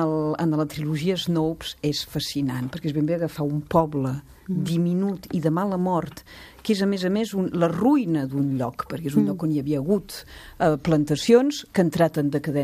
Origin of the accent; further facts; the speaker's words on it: Siurana, Catalonia, Spain; llegint-lo anava pensant que era l'història del meu poble, de Siurana